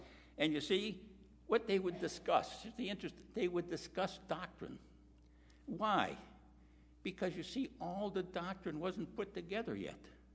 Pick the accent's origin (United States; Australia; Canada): United States; Chicago, Illinois; Now, I was from Chicago.